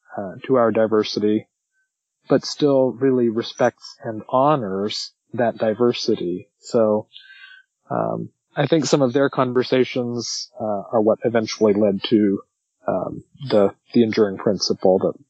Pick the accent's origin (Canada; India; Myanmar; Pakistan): Canada; now in United States; sitting here as a Canadian foreigner observing another USA election cycle